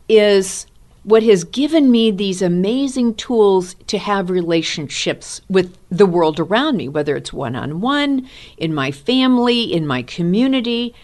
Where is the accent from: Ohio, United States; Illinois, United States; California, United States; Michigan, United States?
California, United States; San Francisco; I am from the Bay Area in San Francisco.